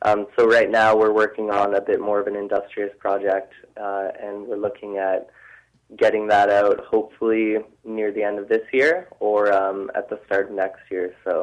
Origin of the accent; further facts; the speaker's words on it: Campbell River, British Columbia, Canada; I'm from Campbell River, as is our drummer Cole.